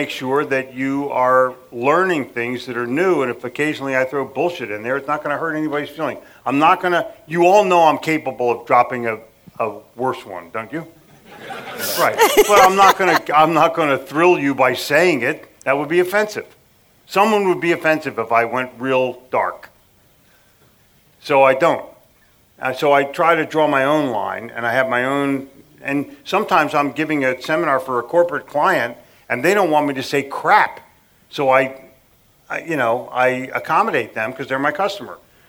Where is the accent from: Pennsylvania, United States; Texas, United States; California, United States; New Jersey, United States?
Pennsylvania, United States; because I grew up in the Philadelphia metropolitan area and sold in New York City for years, the vernacular is unfiltered.